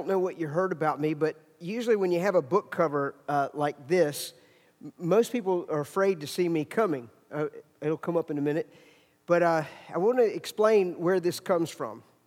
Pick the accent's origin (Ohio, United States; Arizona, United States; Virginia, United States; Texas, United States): Virginia, United States; But Beth and I come from Virginia, not West Virginia, Virginia. We have our teeth where I'm from.